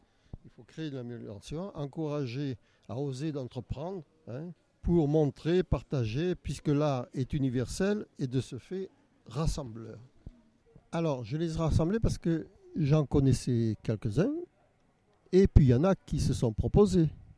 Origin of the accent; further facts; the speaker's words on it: Nice, Provence-Alpes-Côte d'Azur, France; Je suis originaire de Nice. J'ai longtemps habité Nice, la Trinité, et maintenant je vis depuis une douzaine d'années, on va dire, à l'Ariane.